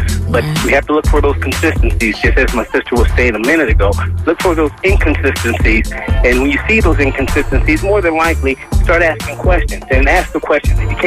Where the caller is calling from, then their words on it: Tampa, Florida, United States; Hey, good morning. I'm from Tampa.